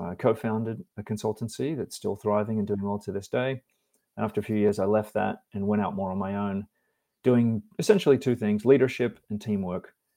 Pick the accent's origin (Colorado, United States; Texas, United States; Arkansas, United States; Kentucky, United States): Texas, United States; born there; Ironically, I was born in Texas.